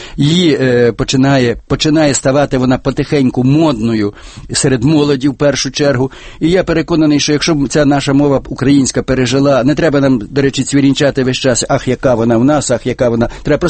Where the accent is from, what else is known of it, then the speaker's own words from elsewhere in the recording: Teklivka, Vinnytsia Oblast, Ukraine; Моє рідне село, я вам скажу, Теклівка на Вінниччині, залишилося 47 людей.